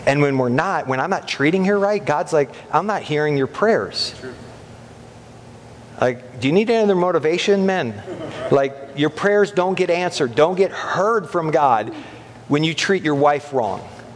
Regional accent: United States; And I have privilege, no question, being an American.

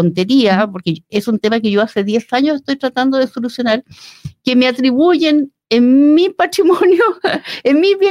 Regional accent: Chile; nosotros como sociedad chilena

